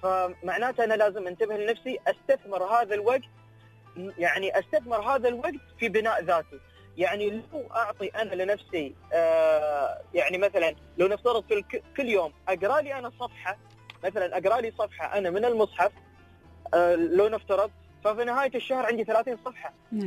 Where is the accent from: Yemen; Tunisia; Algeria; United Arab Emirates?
United Arab Emirates; اذا انا كفرد اماراتي في عمر الشباب